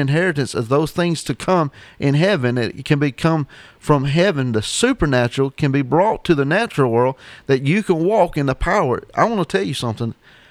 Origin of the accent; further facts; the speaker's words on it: the South, United States; I am from the South, and I love pear preserves.